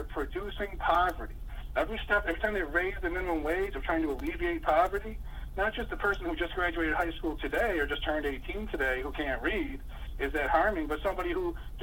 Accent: New York, United States; And I'm from New York State. I mean, New York State's just about as bad as California.

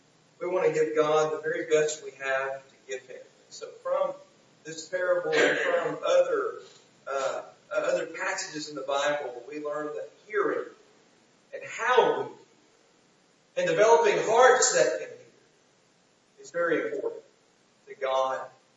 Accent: Alabama, United States; because I am an Alabama fan, because I am from Alabama, right?

